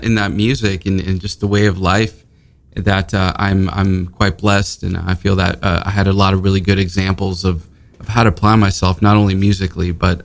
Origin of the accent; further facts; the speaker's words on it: Novato, California, United States; I grew up in the Bay Area.